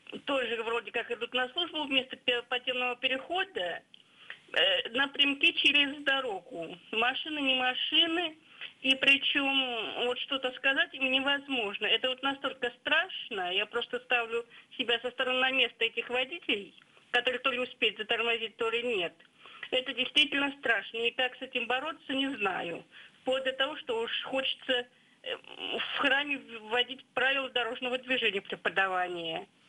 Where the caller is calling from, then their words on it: Ryazan, Ryazan Oblast, Russia; я из Рязани звоню.